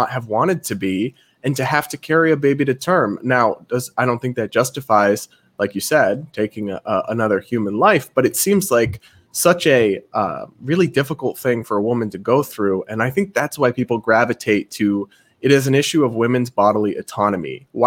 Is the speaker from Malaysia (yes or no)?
no; Massachusetts, United States; because we're both from Massachusetts, right?